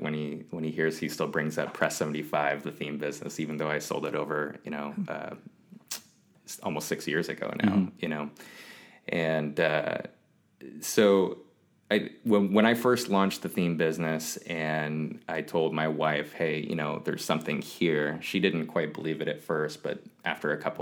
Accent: Black Diamond, Washington, United States; I was born and raised in Black Diamond, Washington, which is out in the country, way south of Seattle. I grew up on 5 acres with my two older brothers.

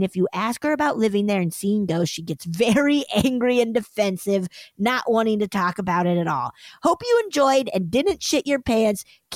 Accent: United Kingdom; But I'm extremely British and awkward and too polite

